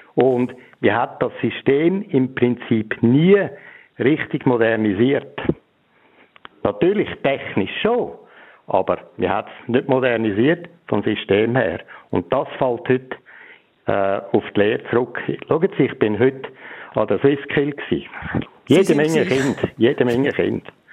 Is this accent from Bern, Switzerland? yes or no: no; Zurich, Switzerland; ich selber bin aus der Stadt Zürich gewesen.